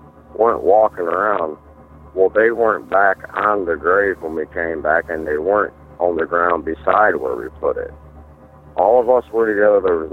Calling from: Port Clinton, Ohio, United States; calling from Port Clinton, Ohio.

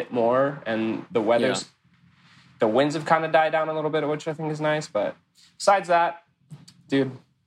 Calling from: Costa Mesa, California, United States; I am at my house in Costa Mesa, California.

